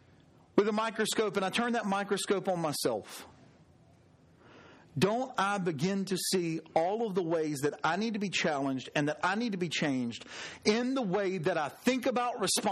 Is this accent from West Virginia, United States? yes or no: no; Alabama, United States; which is saying something because I grew up in South Alabama